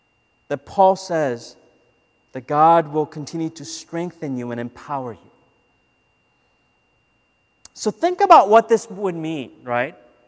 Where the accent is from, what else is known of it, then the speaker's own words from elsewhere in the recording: Minnesota, United States; By the way, I grew up in Minnesota, so if you come to our church, you'll hear me, at least in the fall, talk a lot about my Vikings